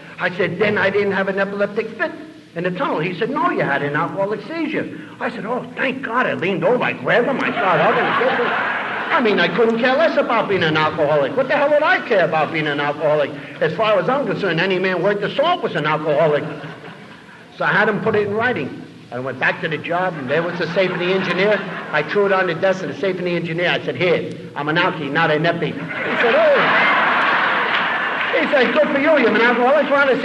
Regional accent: New York City, New York, United States; I live in Yorkville, born and raised in Yorkville. I live in 86th Street.

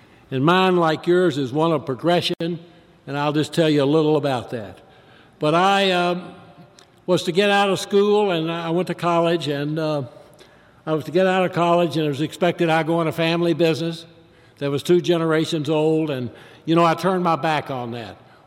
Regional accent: Lexington, Kentucky, United States; found myself pulling a trailer with my possessions in it through the mountains of Tennessee back to my hometown of Lexington, Kentucky.

